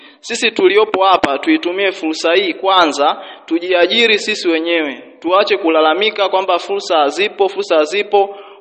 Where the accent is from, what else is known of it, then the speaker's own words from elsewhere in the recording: Dodoma, Tanzania; Mimi nimetokea Dodoma, Dodoma mjini, ni mzaliwa wa Dodoma mjini, nimekulia Dodoma mjini.